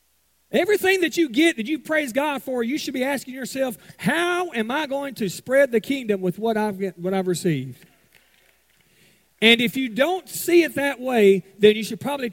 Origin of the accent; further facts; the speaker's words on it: Mississippi, United States; I'm originally from Mississippi. Okay, I now live in Alabama.